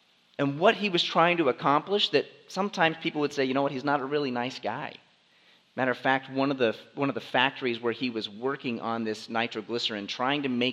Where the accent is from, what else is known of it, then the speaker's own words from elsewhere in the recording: West Virginia, United States; I'll be honest. I grew up in West Virginia, so anytime I hear like thunder, I think of … like thunder